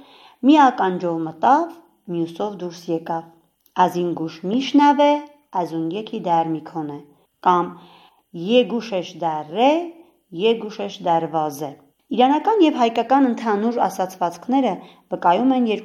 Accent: Armenia; also born or lived in Iran; Հայաստանից, ծնվել եմ Իրանում, մեծացել եմ հայրենիքում

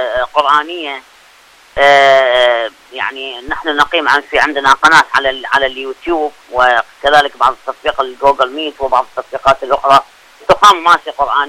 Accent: Iraq; وحتى يعني عندنا بالعراق كثير ايضا من الاخوات الحافظات والحفاظ

